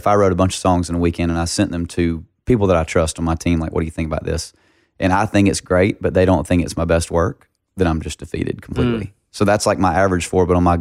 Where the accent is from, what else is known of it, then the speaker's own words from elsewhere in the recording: Nashville, Tennessee, United States; also born or lived in Valdosta; Well, no, I grew up in Nashville.